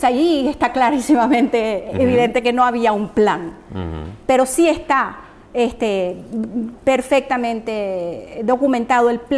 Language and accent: Spanish; Venezuela; como periodista, como venezolana, como madre